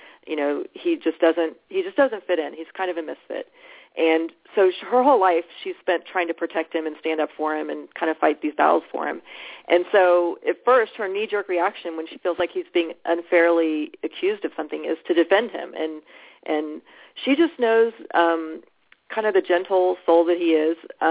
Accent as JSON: {"language": "English", "region": "Texas", "country": "United States", "tie": "born or raised there", "said": "I grew up in Texas, and in Texas, the right to own a gun is just considered"}